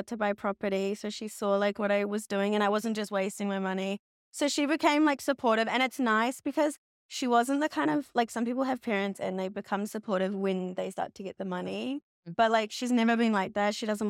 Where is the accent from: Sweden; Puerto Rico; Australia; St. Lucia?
Australia; moved away as an adult; also born or lived in New Zealand; now in United States; Okay. So I came over from Australia to America 6 months ago.